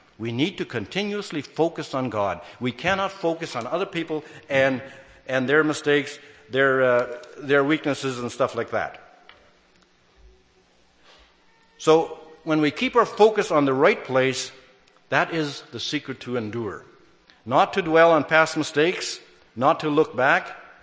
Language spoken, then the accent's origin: English; Rainier, Ontario, Canada; and I grew up in Rainier, Ontario.